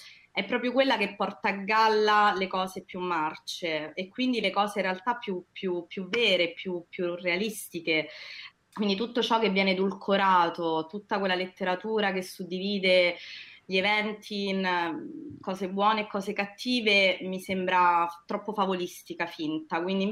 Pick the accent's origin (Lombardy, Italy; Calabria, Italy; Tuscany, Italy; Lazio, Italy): Lazio, Italy; accent: Roman; Io a volte dico che mi sento più sarda che romana, ma ovviamente non è così perché ho l'accento romanissimo